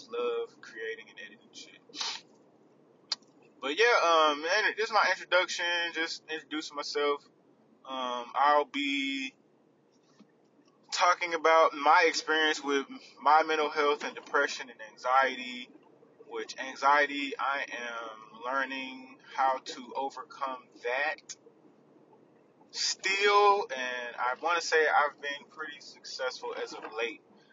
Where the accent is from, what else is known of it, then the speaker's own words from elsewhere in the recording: Texarkana, Texas, United States; also born or lived in Fort Drum, New York; now in Garland, United States; I'm currently living in Dallas, really Garland, and I'm from Texarkana, Texas. Small city that's growing pretty rapidly.